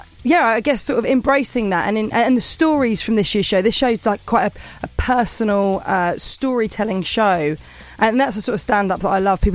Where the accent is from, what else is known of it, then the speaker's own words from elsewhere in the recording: Portsmouth, South East England, United Kingdom; now in London, United Kingdom; So I've been in London for about 10 years. I'm from Portsmouth originally.